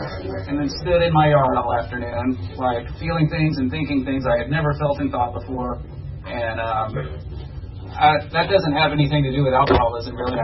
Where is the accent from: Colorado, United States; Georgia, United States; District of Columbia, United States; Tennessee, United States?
Georgia, United States; I grew up here in Georgia.